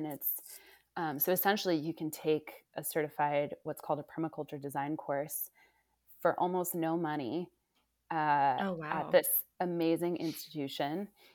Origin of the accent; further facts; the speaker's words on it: Oakland, California, United States; also born or lived in Indiana / New York City / Ashfield, Massachusetts; I'm from California. So yeah. I'm from the Bay Area. I'm from Oakland.